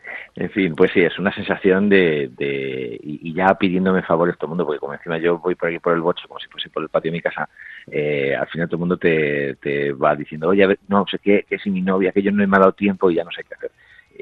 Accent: Melilla, Spain; born there; Yo nací en Melilla, que es Bilbao

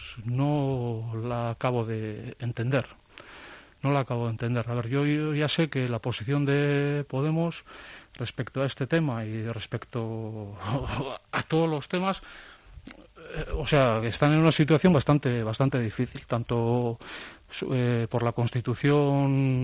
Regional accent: Basque Country, Spain; como ciudadanos vascos y vascas

